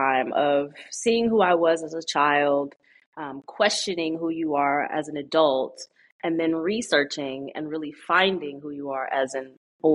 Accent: Kansas City, United States; started to have like some arguments with people who I grew up with in Kansas City

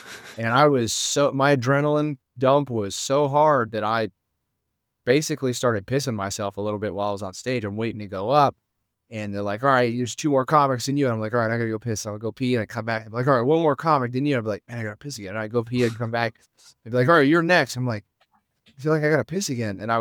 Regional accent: Las Vegas, Nevada, United States; And my sense of humor that I kind of got from my dad growing up in Las Vegas and hanging out in bars with him and just being a little roughneck kid

